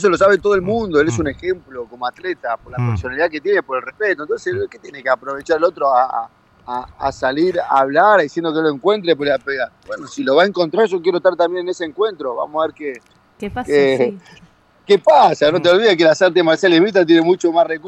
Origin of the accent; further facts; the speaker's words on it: La Plata, Buenos Aires Province, Argentina; also born or lived in Brazil; Sí, 2013, fin de 2013. Me vine para acá. Anteriormente viví en Brasil. Obviamente soy de La Plata, de Argentina.